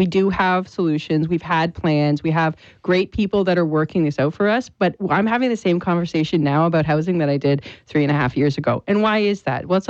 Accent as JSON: {"language": "English", "country": "Canada", "said": "But one great thing about being Canadian is you take care of your neighbors, regardless of their color or creed"}